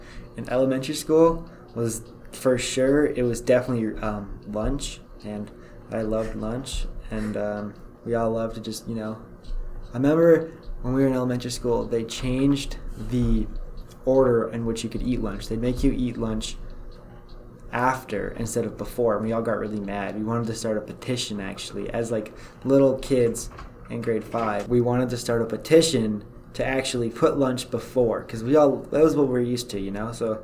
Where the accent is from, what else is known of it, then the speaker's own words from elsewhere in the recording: Edmonton, Alberta, Canada; I was born in Edmonton, Alberta, and I don't remember the name of the hospital, but yeah, that's about as specific as I can get.